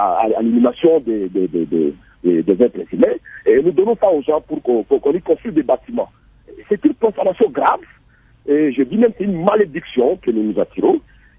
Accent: DR Congo; chez nous, à l'RDC

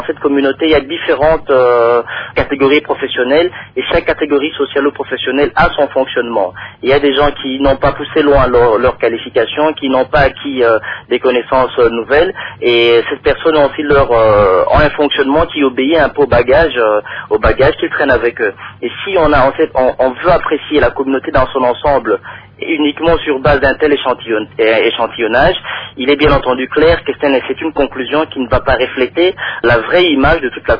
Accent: Kinshasa, DR Congo; now in Brussels, Belgium; pour un Kinois, le Kinois que je suis, j'ai grandi à Kinshasa

